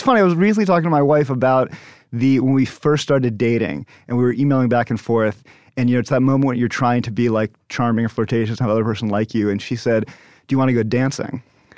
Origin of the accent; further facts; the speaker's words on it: United States; I think that it had a kind of feeling of New York cool to me when I was growing up outside of New York